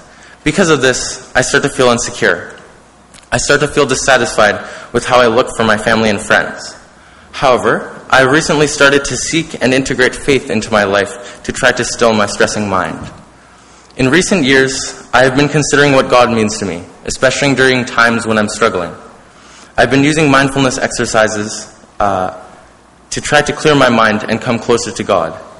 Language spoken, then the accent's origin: English; St. John's, Newfoundland and Labrador, Canada; When I moved from St. John's, Newfoundland to Southern Ontario, my life exploded into opportunities.